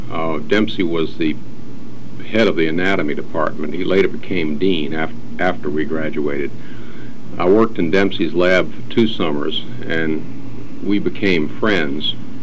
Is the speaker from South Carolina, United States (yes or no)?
yes; South Carolina, United States; born there; accent: southern; I was born in South Carolina.